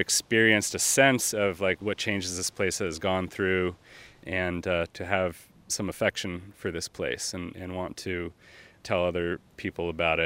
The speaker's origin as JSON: {"language": "English", "town": "Iowa City", "region": "Iowa", "country": "United States", "tie": "born or raised there", "lives_now": "Baltimore, United States", "said": "I grew up in Iowa City, Iowa, and we lived basically on the edge of town."}